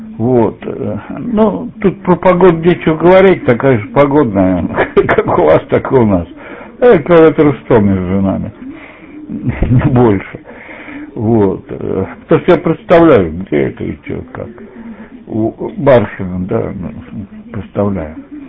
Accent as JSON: {"language": "Russian", "town": "Samara", "region": "Samara Oblast", "country": "Russia", "said": "Я сам из Самары, в Тольятти. АвтоВАЗ строил"}